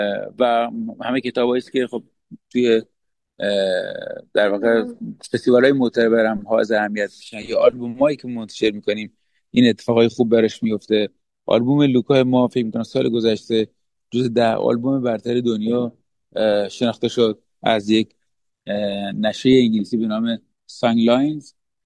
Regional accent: Bushehr, Iran; من نمیخوام به عنوان یه بوشهری فخر بپوشم

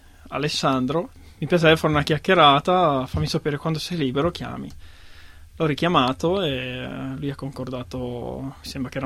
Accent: Mozzanica, Lombardy, Italy; now in Australia; Io vengo da un paesino in provincia di Bergamo, che è situato tra Bergamo, Brescia, Milano, praticamente.

